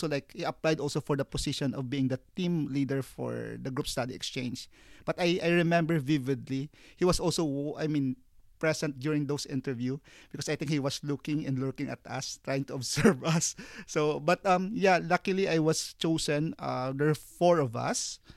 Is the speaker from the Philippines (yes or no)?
yes; Iloilo, Western Visayas, Philippines; So in my case, I'm from Iloilo, and that final interview was in Bacolod, was another island.